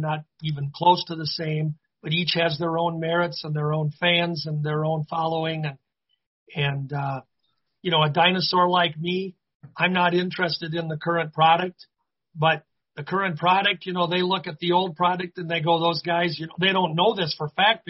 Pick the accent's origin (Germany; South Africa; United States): United States; Minneapolis, Minnesota; even my hometown of the Twin Cities